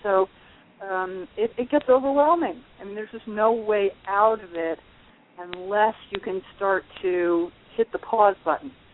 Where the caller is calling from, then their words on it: New York, United States; I'm in the Catskill Mountains.